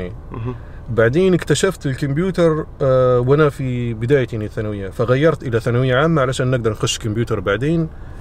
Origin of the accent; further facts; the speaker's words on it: Benghazi, Libya; moved away; انا من اول ما جيت من ليبيا ناسيها. انا من حي سيدي يونس.